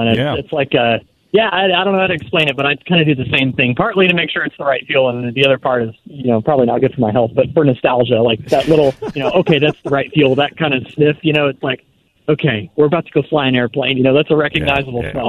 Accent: Austin, Texas, United States; Austin, Texas, which is actually where I'm standing at the moment, born and raised.

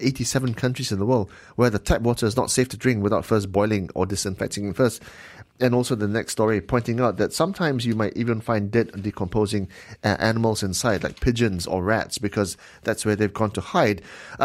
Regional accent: Penang, Malaysia; Convert Light Street in Penang, because it's Penang, obviously.

